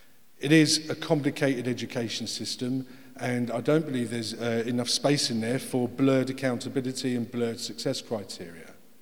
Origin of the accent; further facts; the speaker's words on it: Harlow, East of England, United Kingdom; accent: Essex; This is where the accent comes from. My hometown of Harlow.